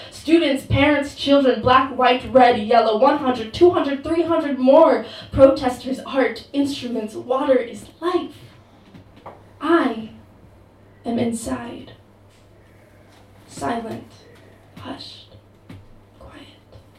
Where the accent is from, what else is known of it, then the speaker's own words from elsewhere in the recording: Wyoming, United States; I'm from Wyoming, so hello. Right. Another American here.